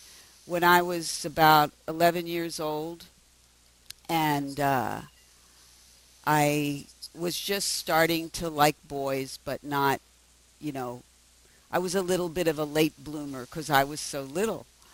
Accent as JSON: {"language": "English", "town": "Philadelphia", "region": "Pennsylvania", "country": "United States", "tie": "born or raised there", "said": "I grew up in Philadelphia, so we had a lot of snow."}